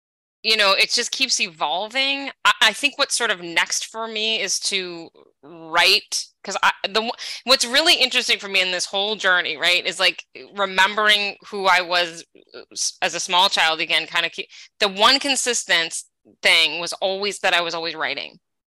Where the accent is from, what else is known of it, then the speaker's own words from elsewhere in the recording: Medford, Massachusetts, United States; No, I grew up in Medford, Massachusetts. Okay. North of Cambridge and Somerville.